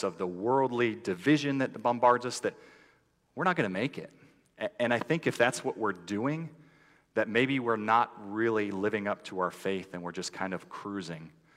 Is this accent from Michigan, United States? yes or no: yes; Michigan, United States; You know, I'm from Michigan, so please don't hold that against me.